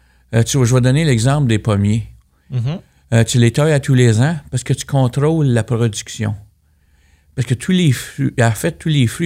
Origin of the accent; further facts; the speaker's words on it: Saint-Pascal, Quebec, Canada; Oui, moi, tu vois, je viens de Saint-Pascal.